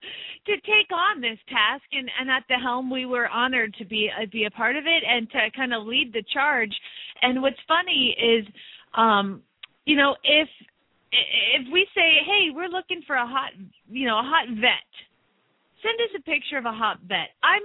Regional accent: Phoenix, Arizona, United States; from Phoenix, Arizona

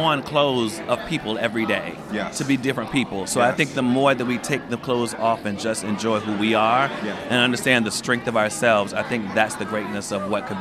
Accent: Norfolk, Virginia, United States; Yes, because I'm from Norfolk, Virginia. That's me.

